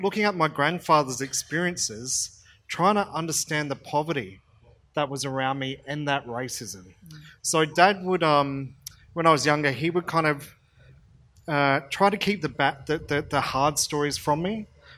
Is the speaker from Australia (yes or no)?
yes; Port Augusta, South Australia, Australia; growing up in Port Augusta. So to place a context, my dad's family are Nukuna and Nadri, and there's a little bit of Swiss in there, and then mum's family are Koa from Queensland